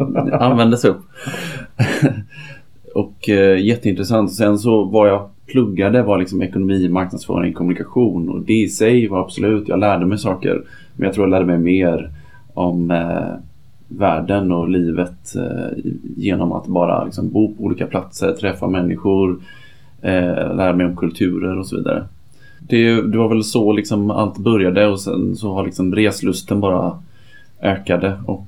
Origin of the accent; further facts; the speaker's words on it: Gothenburg, Västra Götaland County, Sweden; Jag är göteborgare från början.